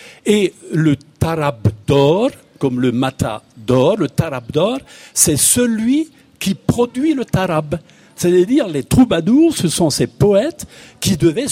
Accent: Grand Est, France; je suis Lorrain, je n'ai rien à voir avec l'Alsace.

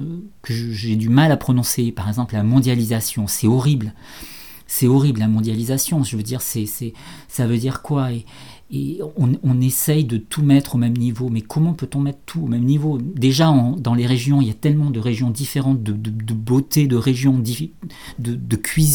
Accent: Nice, Provence-Alpes-Côte d'Azur, France; moi je suis niçois et c'est un peu voilà un peu la même région

